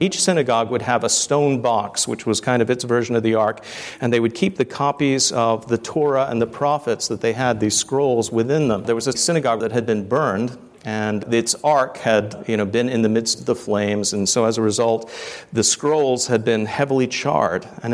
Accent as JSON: {"language": "English", "region": "New Jersey", "country": "United States", "tie": "born or raised there", "also_born_or_lived": "England", "said": "I was born in England, but grew up in northern New Jersey."}